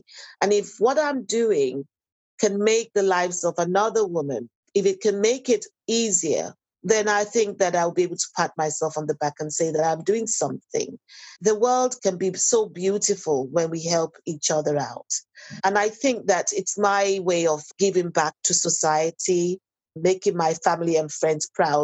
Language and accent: English; Coventry, West Midlands, United Kingdom; I was born here in Coventry, went to primary school, secondary school, and I've been in the higher educational system too in this country.